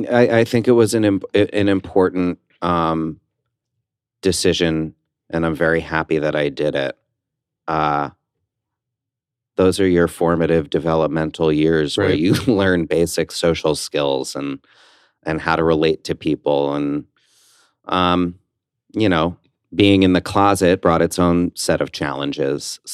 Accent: New Jersey, United States; I guess going along with tradition and growing up in New Jersey and I went to a private school.

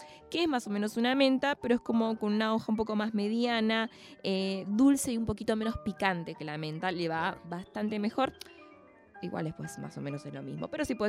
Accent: Argentina; Nosotros como argentinos

